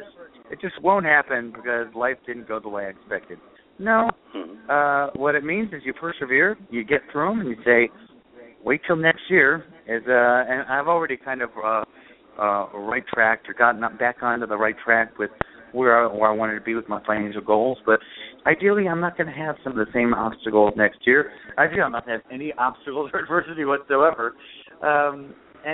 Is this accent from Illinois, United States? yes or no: yes; Chicago, Illinois, United States; Of course, you know I'm originally from Chicago and a diehard Cubs fan.